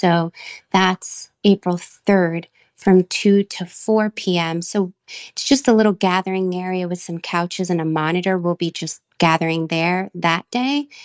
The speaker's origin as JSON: {"language": "English", "region": "New York", "country": "United States", "said": "to me, this is summer because I'm from New York."}